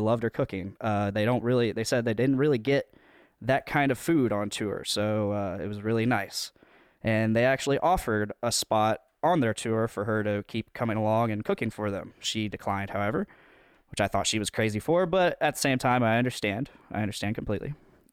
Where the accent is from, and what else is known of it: Delphi, Indiana, United States; born or raised there